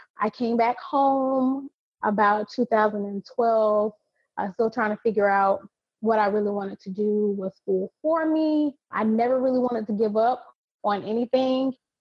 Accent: Jacksonville, Florida, United States; I'm from Jacksonville, Florida.

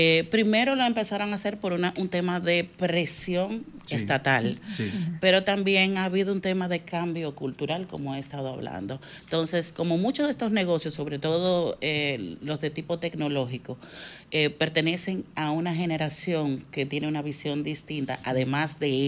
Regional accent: Dominican Republic; Soy la única dominicana nominada, sí, y creo que soy la única latina también

